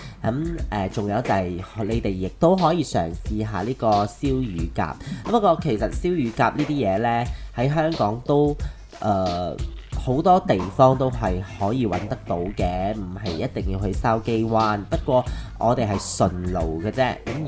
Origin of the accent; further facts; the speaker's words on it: Malaysia; 巴塞，我哋馬來西亞人係話巴塞係菜市嘅意思，係市場嘅意思